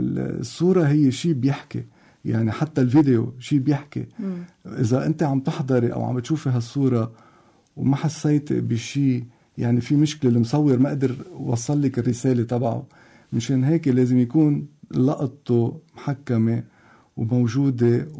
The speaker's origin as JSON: {"language": "Arabic", "country": "Lebanon", "said": "ونحن كلبنانية هلا عنده لغات زيادة بيكون بجنن"}